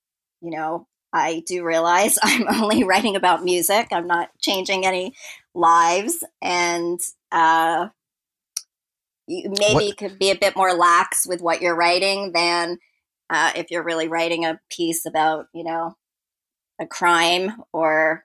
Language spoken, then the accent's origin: English; Toronto, Ontario, Canada; we're both from Toronto.